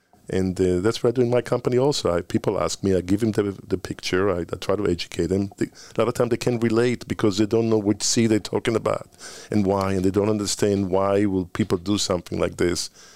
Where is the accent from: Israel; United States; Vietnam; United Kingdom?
Israel; Tal Brody and Mickey Berkovich, who are my idols growing up in Israel